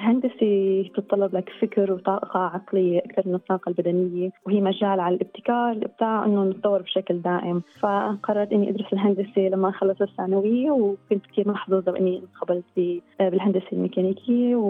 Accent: Syria; moved away as an adult; now in Australia; طلعت من سوريا على لبنان، من لبنان على أربيل، ومن أربيل قدرت أني أحصل على فيزا الهيمدرانيا فيزا وإقامة دائمة لأستراليا، وصلت أستراليا بنوفمبر 2017.

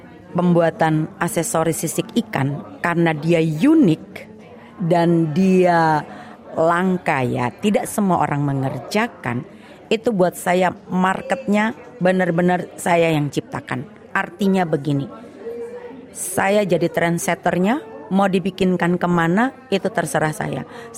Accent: Tanimbar, Maluku, Indonesia; Saya memang perempuan Tanimbar, papa saya dari Tanimbar.

